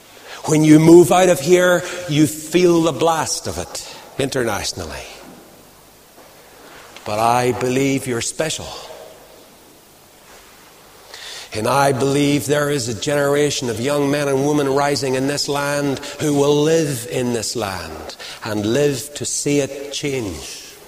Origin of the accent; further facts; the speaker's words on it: Northern Ireland, United Kingdom; I have to pass through the airports of the world, and I know what I get when I'm from Ulster.